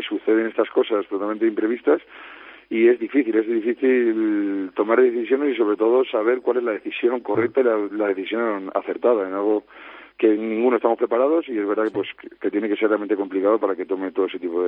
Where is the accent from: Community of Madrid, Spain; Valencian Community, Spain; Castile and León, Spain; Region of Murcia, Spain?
Community of Madrid, Spain; Madrid; yo por suerte soy de Madrid